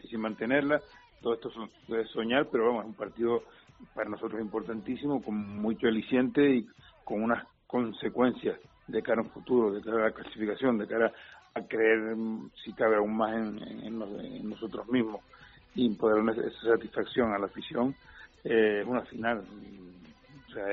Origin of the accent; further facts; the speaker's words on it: Santa Cruz de Tenerife, Canary Islands, Spain; pero también somos chicharreros y sabemos la importancia que tiene Carnaval